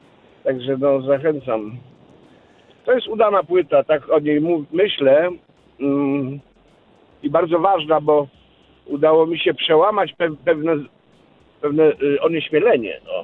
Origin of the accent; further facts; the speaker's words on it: Upper Silesia, Poland; To jest miasto, do którego wyruszyłem z mojej małej ojczyzny, z południowej Polski zachodniej, ze Śląska Górnego, żeby zdobyć świat.